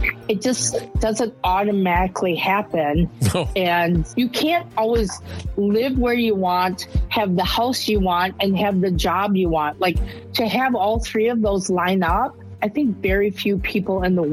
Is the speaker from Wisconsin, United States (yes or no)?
yes; Wisconsin, United States; I mean, I'm from Wisconsin, so I'm always going to promote brandy